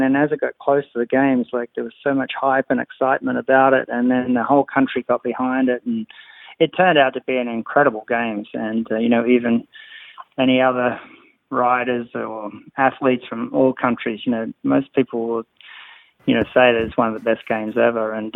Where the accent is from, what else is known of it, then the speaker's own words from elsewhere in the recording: Australia; growing up in Australia. And I still feel, you know, that I am an Australian person.